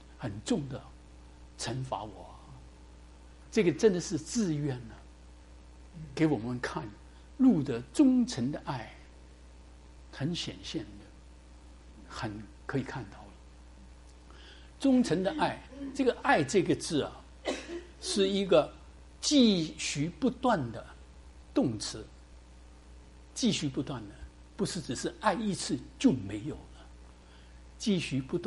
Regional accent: Hong Kong; 我在香港长大的嘛，小时间很喜欢听这个美国跟欧洲的音乐

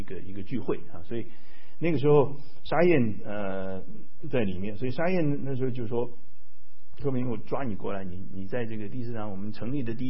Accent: Taiwan; 我从台湾，在台湾出生长大的，我父亲是在北京长大的啊，我在这个交通大学念书

